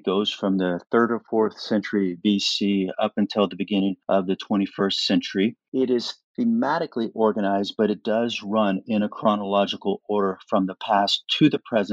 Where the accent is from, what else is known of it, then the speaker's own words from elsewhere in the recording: Kansas City, United States; now in Canada; Well, to start, I'm an American citizen. I've recently become Canadian